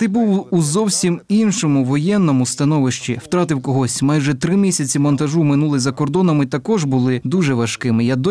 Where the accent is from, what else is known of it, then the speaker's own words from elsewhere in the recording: Israel; now in Russia; Я народився в Росії, виріс в Ізраїлі, вже понад 15 років живу в Росії